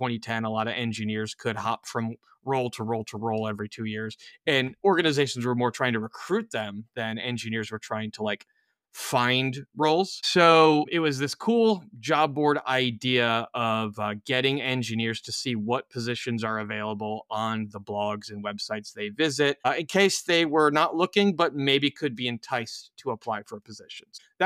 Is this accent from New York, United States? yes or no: no; Cleveland, Ohio, United States; also born or lived in Atlanta; So I moved back to my hometown of Cleveland, Ohio from Atlanta, Georgia for family related reasons years and years ago